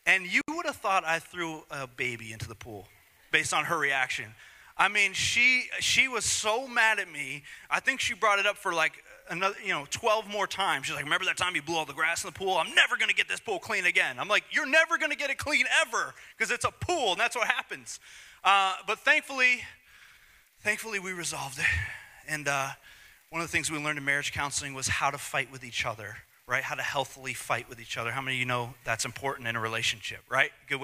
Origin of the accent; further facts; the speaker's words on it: Long Island, New York, United States; Now, we're from Long Island. We've been youth pastors and young adult pastors in Long Island for the last 11 years.